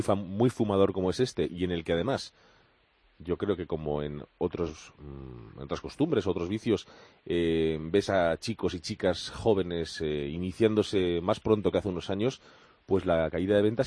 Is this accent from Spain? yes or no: yes; Bilbao, Basque Country, Spain; Antiguamente, yo me acuerdo, yo soy de Bilbao